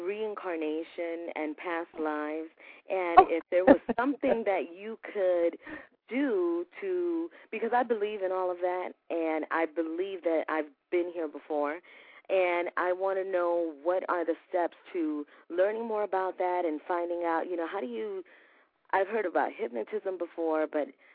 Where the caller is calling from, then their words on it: California, United States; I am in the Valley, California, San Fernando Valley.